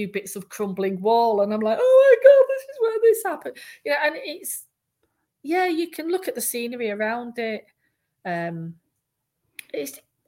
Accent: England, United Kingdom; born there; I was born in England, but I was born and brought up as a Scot because my mum was going to come to Scotland to have me because she wanted me to be a Scot. She was a Scot.

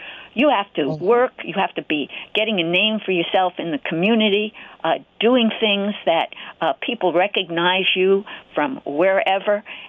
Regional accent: New York, United States; I'm from Suffolk County here, Long Island

